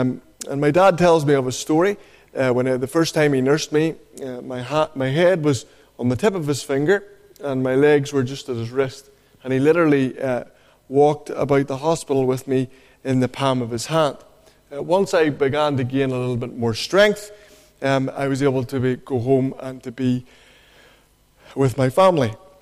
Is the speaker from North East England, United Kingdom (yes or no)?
no; Northern Ireland, United Kingdom; I come from County Down in our province. I live in a place called Ballinahinch